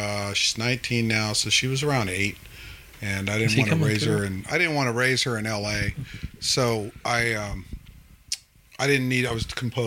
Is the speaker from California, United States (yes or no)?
yes; Modesto, California, United States; From Central California. Modesto, okay. Central Valley, Modesto, California area.